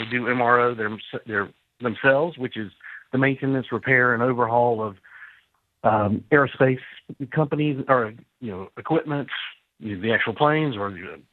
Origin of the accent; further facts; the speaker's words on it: the Carolinas, United States; You know, it's this community, and to be new, you know, I'm from the Carolinas, I found it to be the same way.